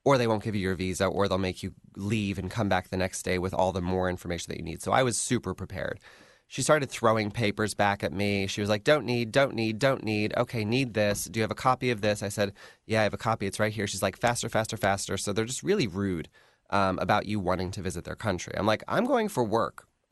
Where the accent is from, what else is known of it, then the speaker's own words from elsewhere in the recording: United States; And when you work as an American abroad, you have to acquire a visa to get into most countries to work there.